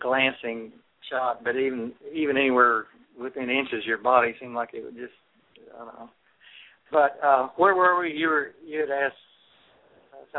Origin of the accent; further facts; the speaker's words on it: Texas, United States; And I wanted to end the film with a dramatic note, which, as a Texan, six generations of the Alamo kind of comes to heart.